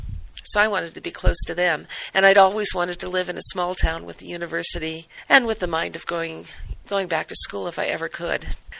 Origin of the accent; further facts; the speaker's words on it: Colorado, United States; moved away as an adult; also born or lived in Florida; I'm from Colorado originally. I grew up in Colorado, and the day I graduated from high school, my family moved to Florida.